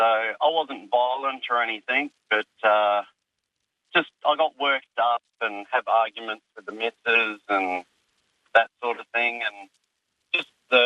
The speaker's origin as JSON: {"language": "English", "town": "Midland", "region": "Western Australia", "country": "Australia", "tie": "born or raised there", "said": "Look, I grew up in Midland, and the culture was just, you know, just drinking a lot."}